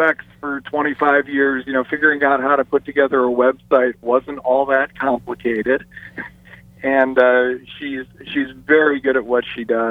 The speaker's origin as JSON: {"language": "English", "town": "Chicago", "region": "Illinois", "country": "United States", "tie": "born or raised there", "moved": "as an adult", "lives_now": "San Francisco, United States", "said": "I grew up in Chicago. I got a degree in accounting from the University of Illinois, moved to California to go to law school here in Berkeley."}